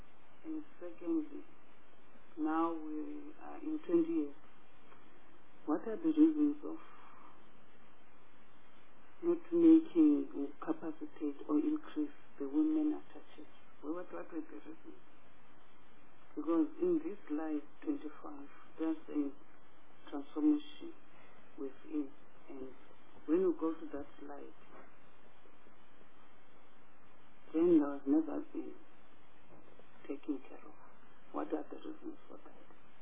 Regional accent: Eastern Cape, South Africa; Because I'm coming from the Eastern Cape.

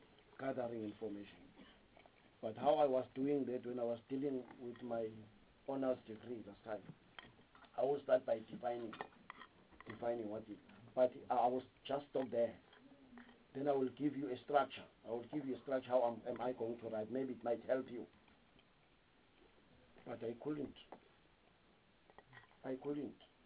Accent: Mpumalanga, South Africa; Unfortunately, I'm also from Mpumalanga.

